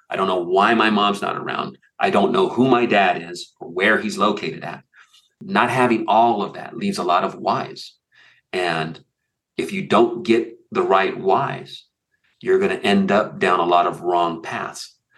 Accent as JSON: {"language": "English", "region": "California", "country": "United States", "tie": "born or raised there", "said": "I was raised in California during a time in the 70s when they had free, they just started rolling out free lunch, free meals, free breakfast."}